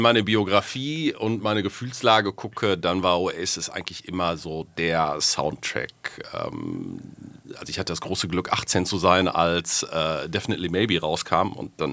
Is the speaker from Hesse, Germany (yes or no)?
no; Herdecke, North Rhine-Westphalia, Germany; also born or lived in Hagen / Dortmund; Ich komme aus Herdecke, also Hagen geboren, habe mich dann 3 Kilometer nach Norden gearbeitet, bin in Herdecke im schönen Ruhrtal aufgewachsen und habe es dann noch ein paar Kilometer weiter nördlich nach Dortmund geschafft.